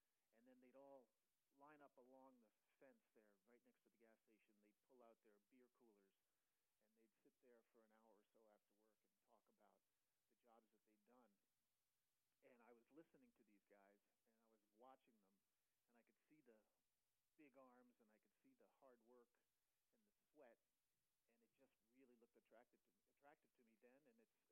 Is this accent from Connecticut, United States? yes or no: yes; Connecticut, United States; I was raised in Connecticut. I went to parochial schools.